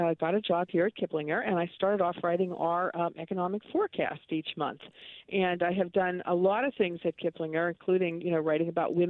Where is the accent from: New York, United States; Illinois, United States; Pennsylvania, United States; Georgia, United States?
Pennsylvania, United States; Pittsburgh; now in Washington, D.C., United States; No. Originally, I'm from Pittsburgh.